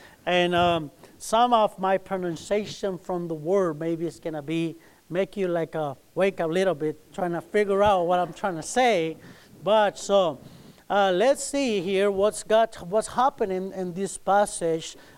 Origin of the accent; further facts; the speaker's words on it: Texas, United States; We come from Texas. And as the pastor say, we've been here.